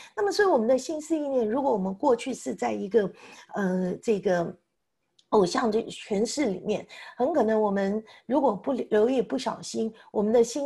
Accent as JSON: {"language": "Chinese", "country": "China", "said": "我们中国人里面过去观念的教导或错误里面会讲到女人无才便是德"}